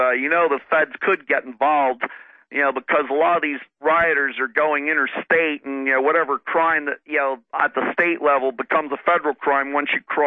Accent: New Jersey, United States; I grew up in New Jersey, so I know of Trump long before the rest of the nation did.

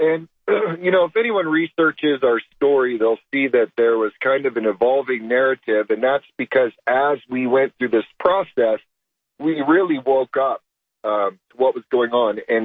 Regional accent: Colorado, United States; also born or lived in Kansas; And so basically we lived in the state of Kansas. I'm actually from Colorado

